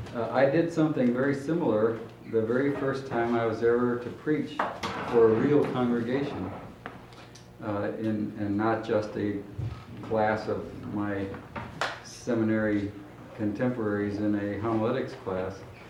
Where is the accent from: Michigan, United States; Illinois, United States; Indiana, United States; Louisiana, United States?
Indiana, United States; Valparaiso; I'm from Valparaiso, Indiana, serving this week as Bible study leader.